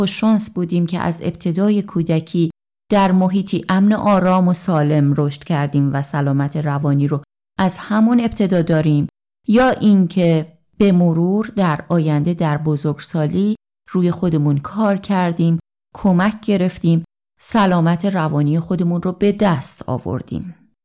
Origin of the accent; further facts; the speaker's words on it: Sweden; من در سوئد به دنیا اومدم و زندگی کردم و الان در شهر یوتبوری هستم. برای خداوند زندگی می کنم و تلاش می کنم که از عیسی مسیح پیروی کنم.